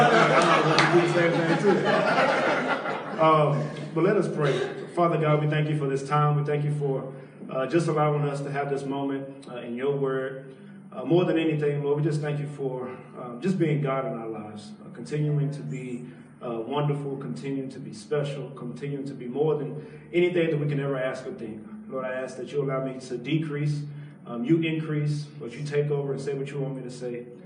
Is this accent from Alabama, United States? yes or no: no; Mahia, Texas, United States; I'm from Mahia, Texas. I'm Pentecostal by nature.